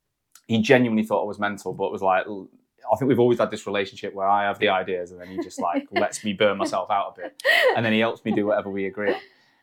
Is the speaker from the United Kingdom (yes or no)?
yes; Manchester, North West England, United Kingdom; also born or lived in London; now in Sheffield, United Kingdom; Manchester, but I moved back there in the pandemic when we went remote, and now I live in Sheffield.